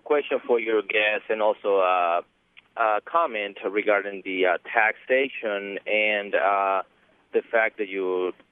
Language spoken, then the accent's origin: English; Mexico; now in United States; I'm an immigrant from Mexico. I'm a U.S. citizen right now.